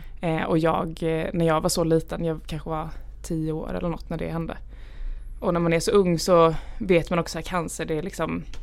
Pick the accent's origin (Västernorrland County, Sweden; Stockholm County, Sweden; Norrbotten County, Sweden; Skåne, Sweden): Skåne, Sweden; Lund; also born or lived in Gävle; jag är född i Gävle. Mina föräldrar är från Gävle. Och uppvuxna i Gävle. Och sen när jag var typ 5 år tror jag flyttade vi ner till Lund. Så mina föräldrar har ju verkligen inte skånskan.